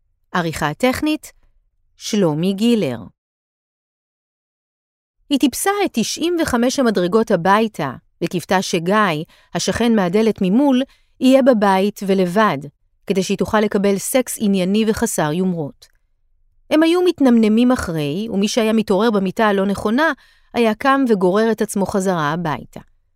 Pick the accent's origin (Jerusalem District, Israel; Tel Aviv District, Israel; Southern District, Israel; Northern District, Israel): Tel Aviv District, Israel; Tel Aviv; also born or lived in Rishon LeZion; אני נולדתי בתל אביב, וכשהייתי בת 16 עברנו לראשון לציון. חזרתי לתל אביב בסביבות הצבא.